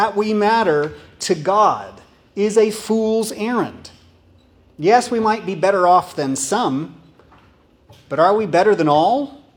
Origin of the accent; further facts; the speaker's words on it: Tomball, Texas, United States; And, you know, growing up in Tomball, Texas, I might have heard something like this.